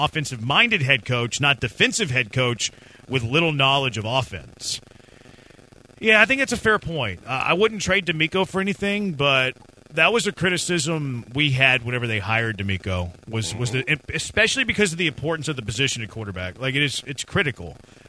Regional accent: Humble, Texas, United States; I'm from Humble. My picture's on the water tower.

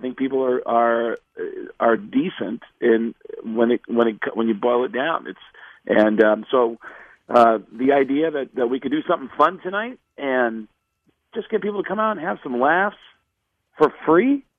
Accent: New York, United States; I'm from New York. I was home for September 11th

